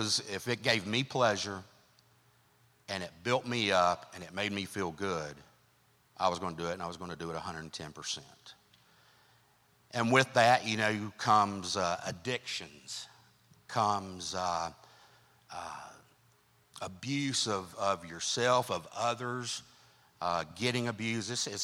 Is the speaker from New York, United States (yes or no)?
no; Boone, North Carolina, United States; I grew up in Boone. I'm a Boone goon. Yeah. Grew up in Three Forks Baptist Church.